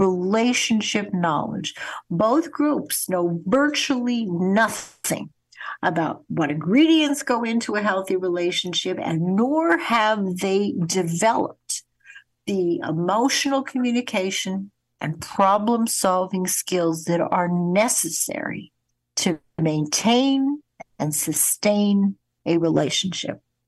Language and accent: English; Winnipeg, Manitoba, Canada; when I was a child and a student growing up in Winnipeg, Canada